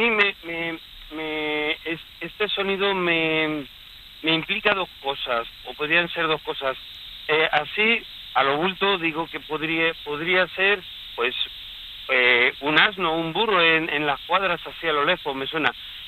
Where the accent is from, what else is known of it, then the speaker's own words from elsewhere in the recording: Alcázar de San Juan, Castilla-La Mancha, Spain; yo soy de Castilla-La Mancha, de la provincia de Ciudad Real, Alcázar de San Juan.